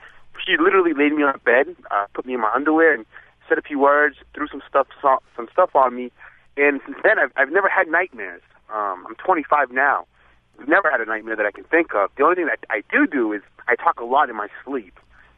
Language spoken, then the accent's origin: English; Costa Rica; I'm from Costa Rica. I'm Hispanic.